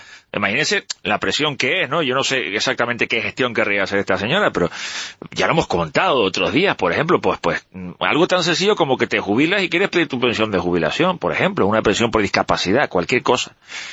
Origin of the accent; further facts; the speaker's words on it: Canary Islands, Spain; como canario